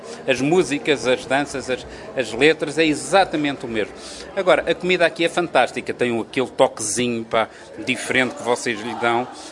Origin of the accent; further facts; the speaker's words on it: Portugal; Bom, enfim, eu sou português